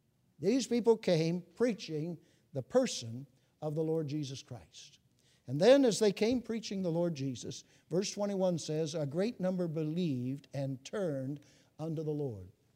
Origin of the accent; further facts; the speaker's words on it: Arizona, United States; Listen, I grew up in Arizona, just 16 miles from one of the Mormon tabernacles, temples.